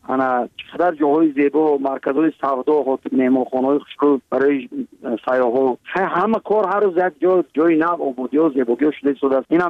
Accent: Tajikistan; برای وطنم، برای تاجیکستان عزیزم

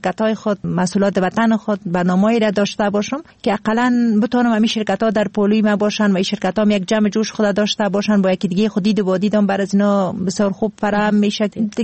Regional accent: Kabul, Afghanistan

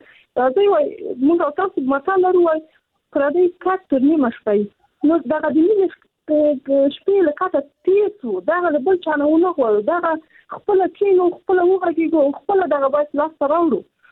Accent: Afghanistan; زه خپل په افغانستان کې پیدا شوی، په افغانستان کې لوی سم

